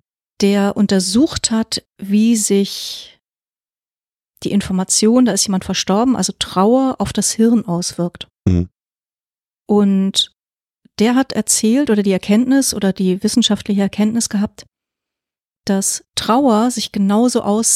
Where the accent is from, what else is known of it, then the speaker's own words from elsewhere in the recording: Hamburg, Germany; ich wohne nicht in Rissen, ich komme ursprünglich aus Ottensen, Othmarschen, die Ecke, da bin ich aufgewachsen, habe dann lange Zeit in Ottensen gelebt und bin vor 2-3 Jahren nach Sülldorf gezogen.